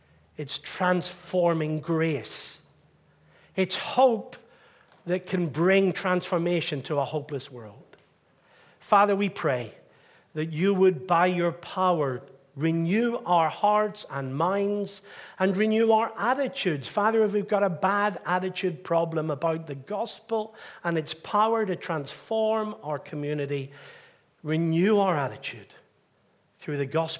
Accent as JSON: {"language": "English", "region": "Northern Ireland", "country": "United Kingdom", "tie": "born or raised there", "said": "I grew up on the British side of the tracks in Northern Ireland."}